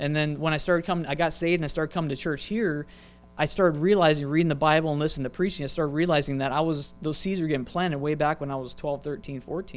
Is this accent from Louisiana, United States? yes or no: no; Montana, United States; You know, we're not California people. We're from Montana.